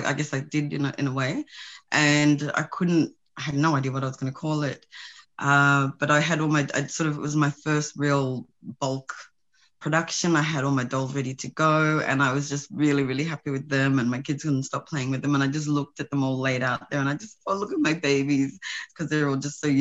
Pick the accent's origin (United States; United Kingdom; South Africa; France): South Africa; born there; first language Sesotho; English is a second language; Okay, so I was born in South Africa and my mother tongue is Sesotho.